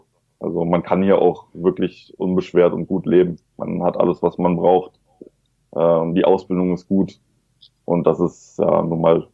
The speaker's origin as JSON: {"language": "German", "region": "Berlin", "country": "Germany", "tie": "born or raised there", "said": "ich bin in Neukölln geboren, also im Herzen Berlins. Bin dann im Südwesten der Stadt aufgewachsen."}